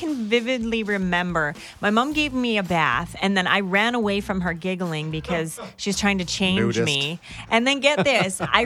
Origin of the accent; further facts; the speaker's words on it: Panorama Ridge, British Columbia, Canada; Yeah, Panorama Ridge area.